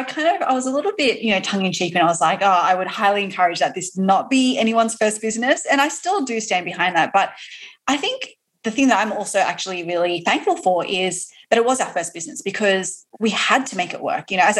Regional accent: Australia; now in United States; I am also an Aussie

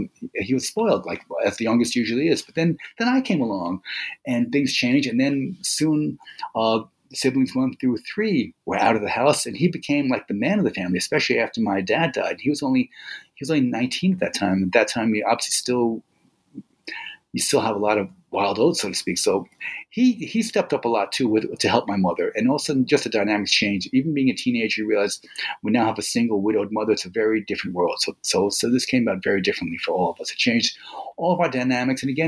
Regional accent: New York City, New York, United States; growing up in America, and in my case in New York City, we just assumed we were like the capital of the world.

